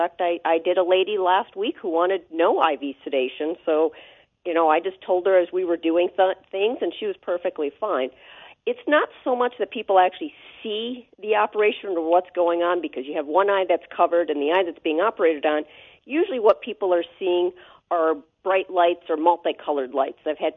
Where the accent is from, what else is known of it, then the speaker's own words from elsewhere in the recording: Bloomfield, Michigan, United States; I am born and raised in Bloomfield. I'm a first-generation American. Both my parents were born in Poland and survived World War II and wound up meeting in England and moving here.